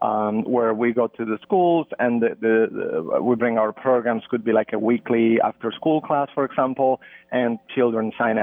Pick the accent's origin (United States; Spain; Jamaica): Spain; also born or lived in London, United Kingdom; I grew up in Spain. I went to college in London, studied economics.